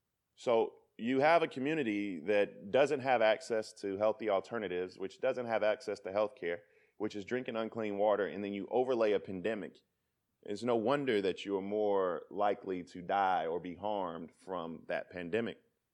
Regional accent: Denmark, South Carolina, United States; Well, I'm from Denmark, South Carolina. What does that mean? That means I grew up in a food desert

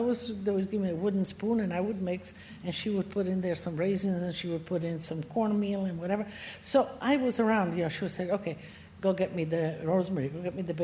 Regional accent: Istria County, Croatia; born there; English is a second language; So where I was born in Istria. Istria is no longer Italy. It is now Croatia.

